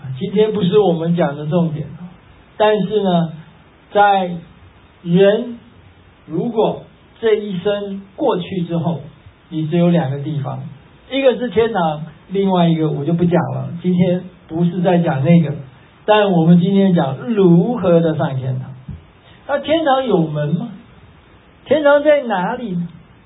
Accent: Taiwan; 我们台湾话叫做好康哎哈

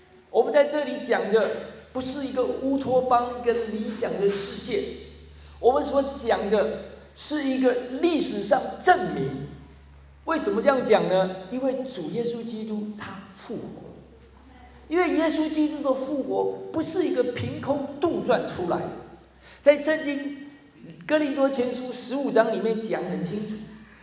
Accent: China; 我们中国人不太喜欢人家谈到死亡的问题啊

